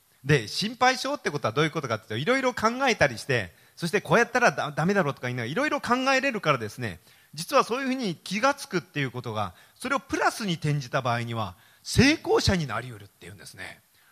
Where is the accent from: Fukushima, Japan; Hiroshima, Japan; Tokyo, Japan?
Hiroshima, Japan; 私は広島出身でもありますしですね、